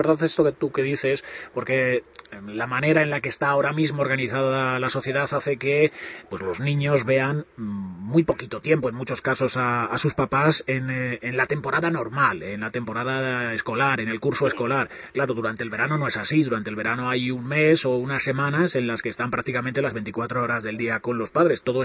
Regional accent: Dueñas, Castile and León, Spain; que eres de mi pueblo, que eres de Dueñas de Palencia también

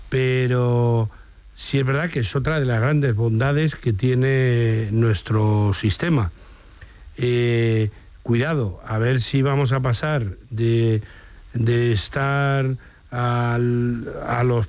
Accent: Madrid, Community of Madrid, Spain; Yo presumo cuando salgo como ciudadano madrileño

